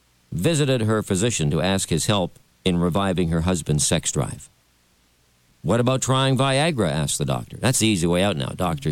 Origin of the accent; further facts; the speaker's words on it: Brantford, Ontario, Canada; I'm from Brantford.